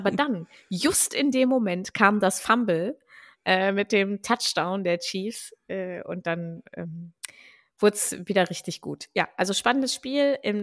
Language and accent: German; Hanover, Lower Saxony, Germany; Sorry, ich bin aus Hannover, das darf ich sagen.